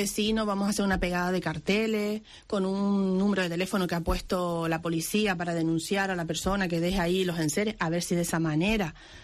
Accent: Las Palmas de Gran Canaria, Canary Islands, Spain; los que somos de Tamaraceite, nacidos y criados, hemos estado siempre seguros en el barrio.

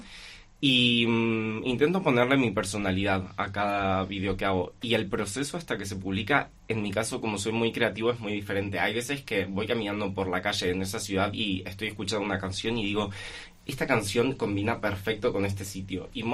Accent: Buenos Aires, Argentina; now in León, Spain; Yo soy un leonés porteño, porque en Buenos Aires nos llamamos porteños. Considero que León es mi ciudad natal en España. Me mudé, empecé mi vida aquí, ya hace 4 años que estoy afincado en León

